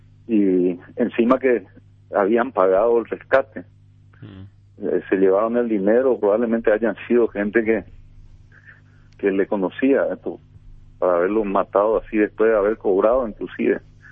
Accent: San Pedro, Paraguay; a pesar que yo soy de San Pedro, ¿verdad? También de la zona del donde opera el EPP

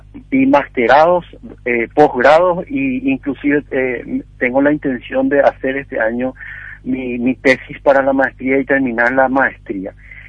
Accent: Asunción, Paraguay; now in Concepción, Paraguay; Yo soy de Asunción, en verdad. Y cuando me estaba preparando para irme a Concepción

